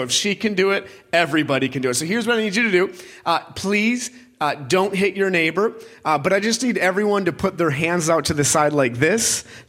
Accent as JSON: {"language": "English", "town": "Eagan", "region": "Minnesota", "country": "United States", "tie": "born or raised there", "said": "And I come from Minnesota, okay? Born and raised Eagan, Minnesota. Born and raised, and I love the Vikings."}